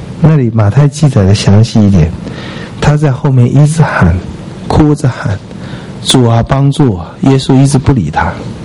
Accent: China; also born or lived in United States; 我在美国的时候，我们中国留学生这话也学得很快啊

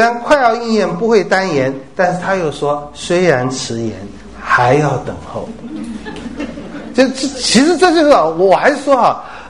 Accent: China; 我们中国人还说十八层地狱最坏就到这里了

